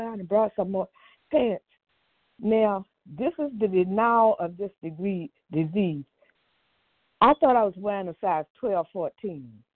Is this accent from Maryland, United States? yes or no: yes; Maryland, United States; I'm from Maryland. I'm real glad to be here.